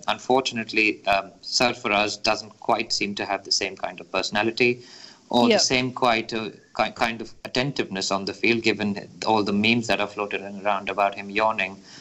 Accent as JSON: {"language": "English", "country": "India", "said": "And I'm Indian, obviously, and I hope India win."}